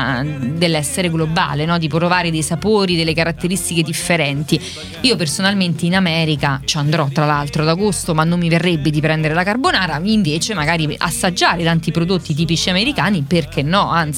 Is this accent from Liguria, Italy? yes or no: no; Amatrice, Lazio, Italy; dato che sono originaria di Amatrice, non potevo non scegliere un prodotto, diciamo, di quelle terre